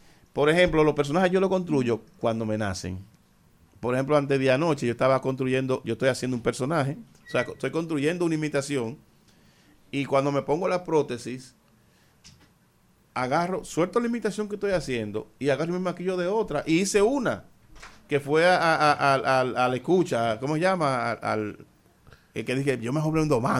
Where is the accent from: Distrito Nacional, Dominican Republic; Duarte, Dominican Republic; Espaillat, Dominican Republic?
Duarte, Dominican Republic; Hostos; also born or lived in Pimentel; ahí me crié, nací en Pimentel. Y me crié en Hosto